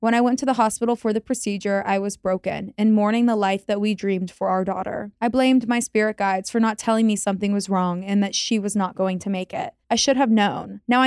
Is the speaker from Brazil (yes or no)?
yes; Brazil; English is a second language; I wanted to start apologizing for my broken English. I'm from Brazil. … Feel free to use. 27 years old and my pronouns are she, her.